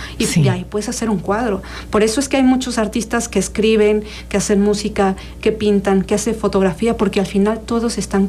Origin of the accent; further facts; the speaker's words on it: Mexico; Los mexicanos somos más, los latinoamericanos somos más uh-huh. de colores ocres, tierras, porque pues es nuestra raíz también.